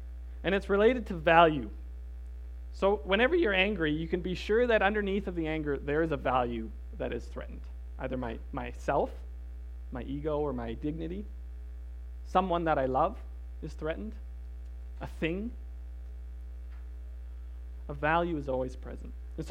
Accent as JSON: {"language": "English", "region": "Alberta", "country": "Canada", "said": "I come from Alberta, so I'm used to the cold."}